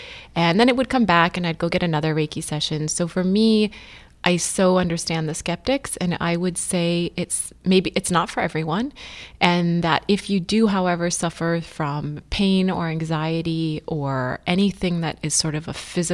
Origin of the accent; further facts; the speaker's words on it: North Dakota, United States; I grew up in North Dakota. I was never really exposed to anything that was considered energetic forms of healing.